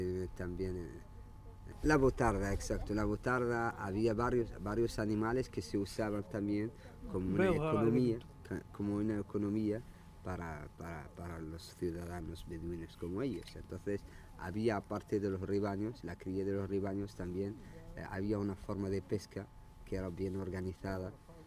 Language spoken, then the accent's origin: Spanish; Tiris, Western Sahara; vivíamos nosotros en la zona más a las fronteras de Mauritania que es la de aquí de Tiris que es ahora el territorio liberado.